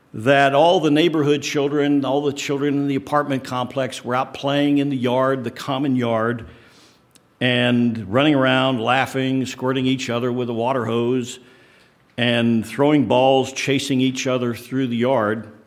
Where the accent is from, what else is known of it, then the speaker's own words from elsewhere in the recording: Thurmont, Maryland, United States; born there; I was born in Maryland, a little town right where Camp David is called Thurmont, Maryland.